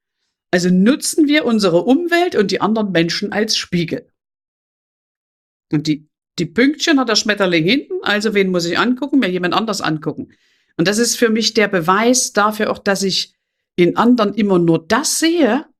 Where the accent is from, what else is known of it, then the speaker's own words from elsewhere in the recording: Saxony, Germany; ich komme aus Sachsen, da redet man so